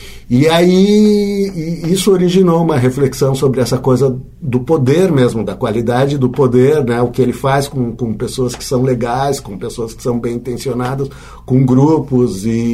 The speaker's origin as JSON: {"language": "Portuguese", "country": "Israel", "tie": "born or raised there", "also_born_or_lived": "São Paulo, Brazil", "moved": "as an adult", "lives_now": "Brazil", "said": "A gente imigrou para Israel, eu nasci em São Paulo, a família toda imigrou para Israel quando eu tinha 7 anos, né? Eu vivi lá dos 7 aos 24 anos"}